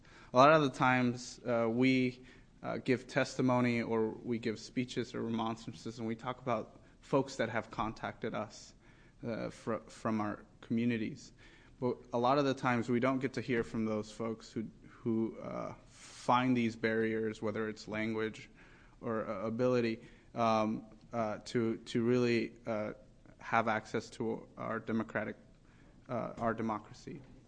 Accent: Portland, Oregon, United States; Growing up in East Portland in a diverse a neighborhood, a district that has a David Douglas School District, which has 140 different languages.

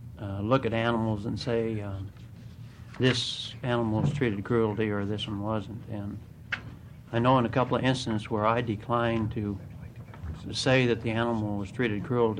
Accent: Milwaukie, Oregon, United States; from Milwaukee, Oregon

